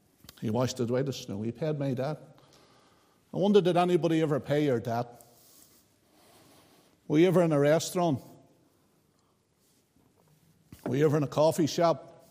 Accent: Craigavon, Northern Ireland, United Kingdom; born there; I was born on the 19th of July, 1971. The moment I was born in Craigavon Hospital, I was born a sinner.

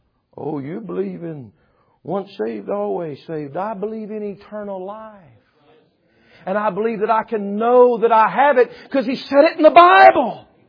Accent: Decatur, United States; born there; I was born in Decatur Hospital

